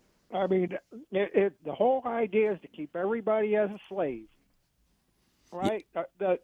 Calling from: Florida, United States; Hello, Garland. … from Florida.

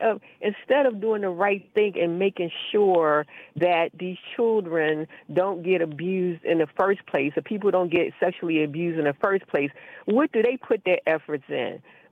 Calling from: Baltimore, Maryland, United States; in Baltimore.

